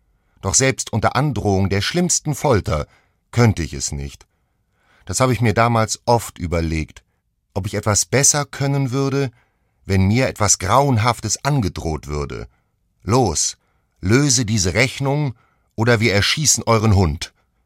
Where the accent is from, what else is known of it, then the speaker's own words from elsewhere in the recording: Homburg, Saarland, Germany; born there; in meiner Geburtsstadt, diesem Homburg im Saarland, mit 2 Jahren auf einem Dreirad